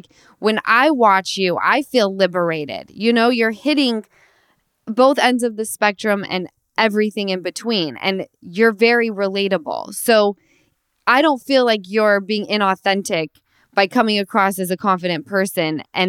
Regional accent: Utah, United States; now in Los Angeles, United States; I'm originally from Utah, but I live in LA, and it's just kind of a different vibe out here.

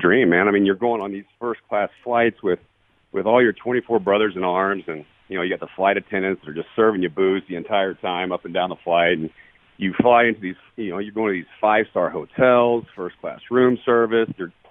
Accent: Arlington, Texas, United States; And we beat the Rangers in Arlington in front of all my hometown friends and family.

